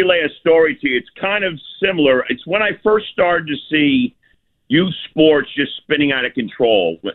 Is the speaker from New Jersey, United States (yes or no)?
yes; Livingston, New Jersey, United States; I coached junior football in my hometown of Livingston, New Jersey.